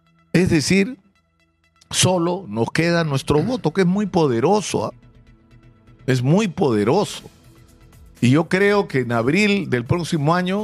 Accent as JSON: {"language": "Spanish", "country": "Peru", "said": "lo que nos une como peruanos"}